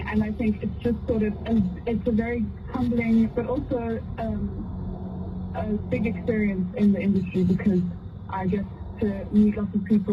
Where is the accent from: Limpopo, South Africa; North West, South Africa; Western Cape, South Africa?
Western Cape, South Africa; Plettenberg Bay; Well, I was born and raised in Plettenberg Bay